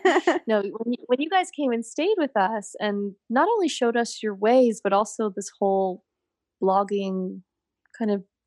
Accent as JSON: {"language": "English", "town": "Ancaster", "region": "Ontario", "country": "Canada", "tie": "born or raised there", "said": "I was born in Hamilton, Ontario, and I grew up just outside of Hamilton in a little town called Ancaster."}